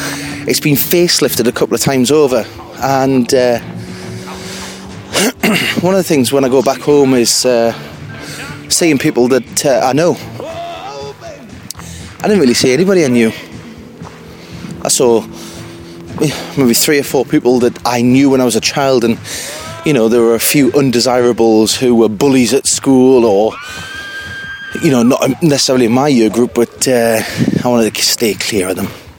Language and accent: English; Hexham, North East England, United Kingdom; born there; I was born in Hexham, and it's changing. The town's changing.